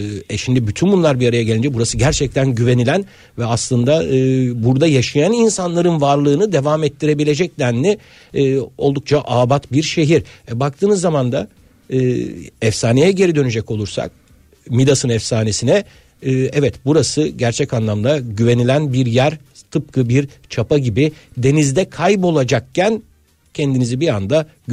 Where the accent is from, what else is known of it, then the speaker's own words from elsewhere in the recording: Aegean Region, Turkey; Şimdi ben Ege'liyim.